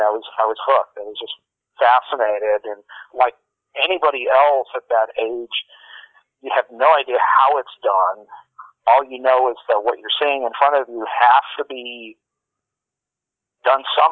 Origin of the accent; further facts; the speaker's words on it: Glendale, California, United States; Well, I was born in the Los Angeles suburb of Glendale, and without knowing it, I mean, as I was growing up, I had no idea that I was sort of in the middle of the hub of where, a lot of the film industry was going on.